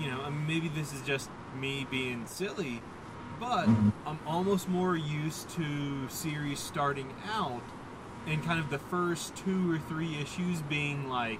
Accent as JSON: {"language": "English", "country": "Australia", "said": "I'm from Australia. I'm still trying to convince my UK friends to get on the horn."}